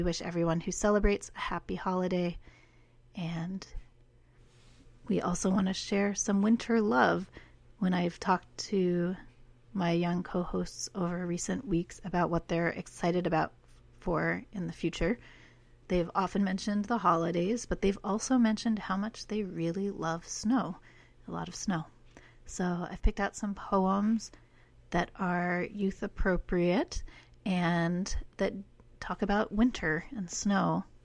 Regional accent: Hudson, New York, United States

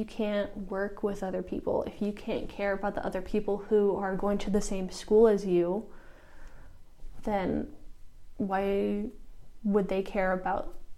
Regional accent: Ohio, United States; I grew up in Ohio, where it's flat and cornfields.

